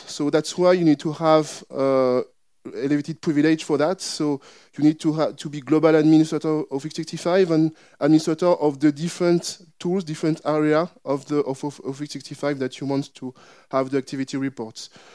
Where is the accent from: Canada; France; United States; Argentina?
France; Paris, Île-de-France; I come from France. I come from Paris.